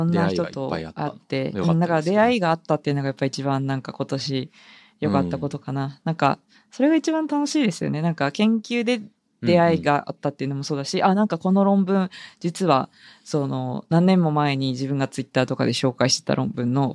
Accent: Sasebo, Nagasaki, Japan; 私は佐世保生まれな、まあ佐世保生まれ佐世保育ちなんですけど

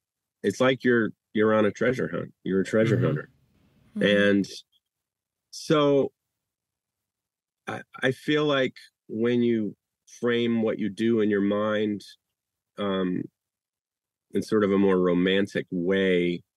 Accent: Chicago, Illinois, United States; I'm from Chicago. It's like my favorite movie.

